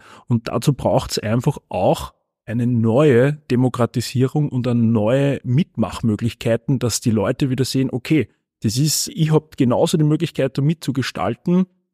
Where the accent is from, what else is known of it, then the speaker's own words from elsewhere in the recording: Tragwein, Upper Austria, Austria; Ich komme ja aus dem Müllviertel, aus Tragwein